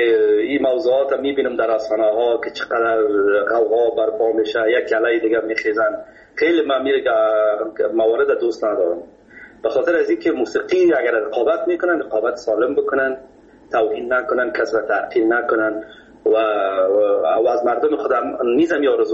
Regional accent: Kabul, Afghanistan; در فامیل که ما بزرگ شدیم ما از مردم خود کابل هستیم، از شهر کونه کابل

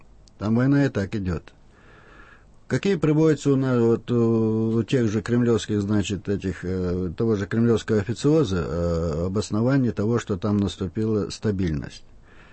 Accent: Chechnya, Russia; я чеченец, и мне приятно, что так о моем народе говорят

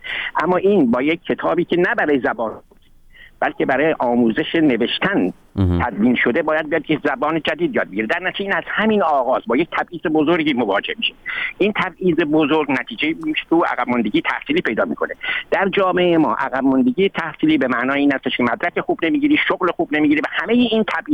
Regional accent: Shiraz, Fars, Iran; من چون فارسم، من شیرازیم

